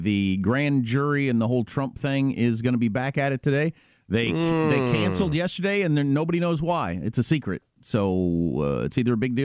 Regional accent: Midwest, United States; which was the loudest thunder I've ever heard in my life, and I'm from the Midwest.

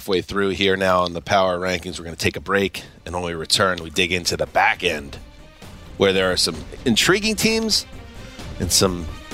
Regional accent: New York, United States; sometimes we get ahead of our skis a little bit in New York, and I'm a New Yorker.

